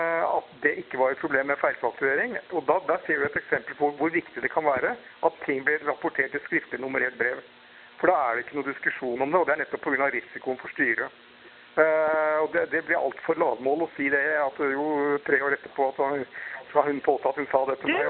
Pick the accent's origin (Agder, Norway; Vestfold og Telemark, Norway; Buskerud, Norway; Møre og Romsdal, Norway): Agder, Norway; Arendal; Og jeg snakker jo feil dialekt også, jeg har aldri klart å høre om dialekten min. Aldri hatt noe interesse av det heller, tror jeg. Selv om jeg har bodd i Arendal hele mitt liv.